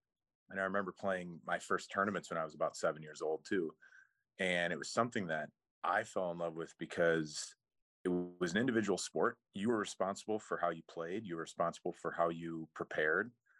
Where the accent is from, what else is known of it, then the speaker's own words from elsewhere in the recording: Blue Earth, Minnesota, United States; And so growing up in Blue Earth, you know, one of the best parts about it is the small town is that you played at a 9-hole course.